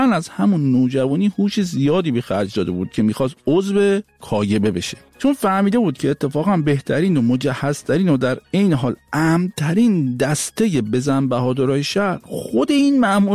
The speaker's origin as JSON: {"language": "Persian", "town": "Shiraz", "region": "Fars", "country": "Iran", "tie": "born there", "said": "چون فامیدیم … و متولد شیرازم هستم"}